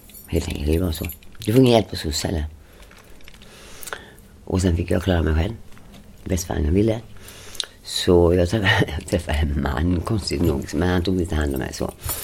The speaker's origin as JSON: {"language": "Swedish", "town": "Gothenburg", "region": "Västra Götaland County", "country": "Sweden", "tie": "born or raised there", "said": "Jag är född och uppvuxen i Göteborg, i Frölunda."}